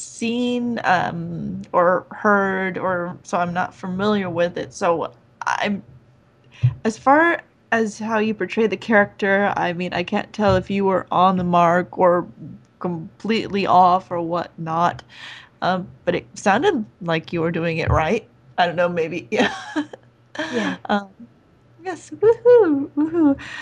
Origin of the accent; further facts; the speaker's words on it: Poland; Hey, I'm Polish. That's as close to being British as you can get.